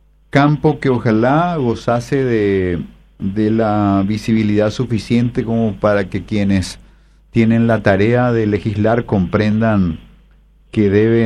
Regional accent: Paraguay

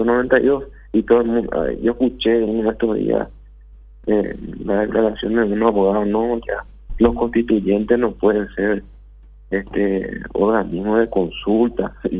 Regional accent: Paraguay; todos somos paraguayos

